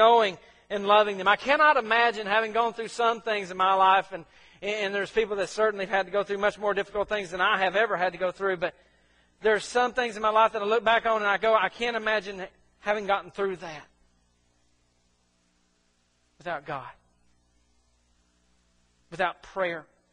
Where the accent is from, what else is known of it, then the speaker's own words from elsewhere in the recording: Corinth, Mississippi, United States; I grew up in Corinth, Mississippi. Crossroads for the two main railroads in the South.